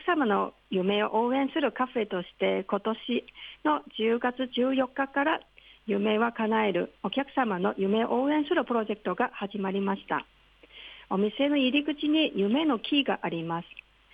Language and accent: Japanese; Hong Kong; Japanese is a second language; now in Japan; 私は香港出身で、20年以上日本の方々にたくさんの世話になりました。